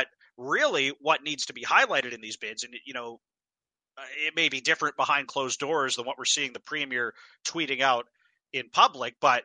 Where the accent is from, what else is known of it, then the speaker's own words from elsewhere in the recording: Vancouver, British Columbia, Canada; to me, growing up in Vancouver, he was still a player that you always had to respect and admire.